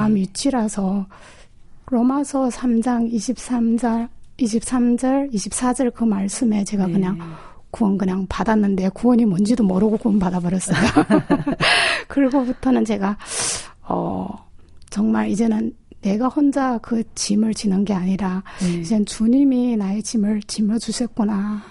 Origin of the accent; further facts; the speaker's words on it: China; moved away as an adult; now in South Korea; 제가 뭐라 그럴까 중국에서 이렇게 한국에 시집 와서 네. 어려운 부분도 많잖아요.